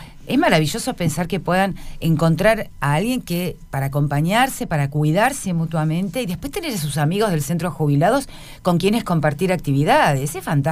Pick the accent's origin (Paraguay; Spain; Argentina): Argentina; Buenos Aires; Yo me crié en Buenos Aires. Hago esto autorreferencial porque en Buenos Aires vos vivís en un departamento.